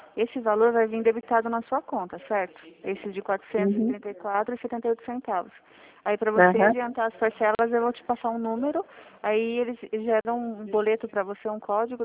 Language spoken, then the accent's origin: Portuguese; Sorocaba, São Paulo, Brazil; Sim, sou de Sorocaba.